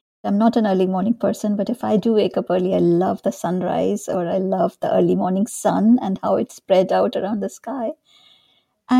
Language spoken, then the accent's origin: English; North India, India; also born or lived in Dehradun; I grew up in India. I was born in this small town called Dehradun, which is in the foothills of the Himalayas in the north of India. That's where my father's family lived. But we moved away quite soon with my father's job